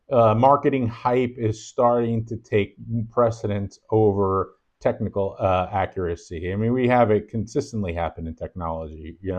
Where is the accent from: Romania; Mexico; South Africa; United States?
United States; Rosedale, New York; We grew up in Rosedale, New York, in the same neighborhood, right? So we're from the old neighborhood, you know, the old neighborhood.